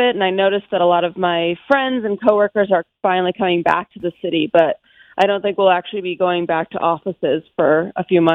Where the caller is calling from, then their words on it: Brooklyn, New York, United States; I'm calling from Brooklyn.